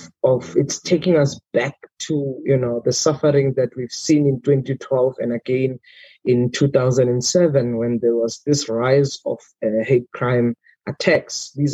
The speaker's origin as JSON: {"language": "English", "country": "South Africa", "said": "I'm from South Africa. I'm based in Pretoria, I've been working in the sector for the last 17 years."}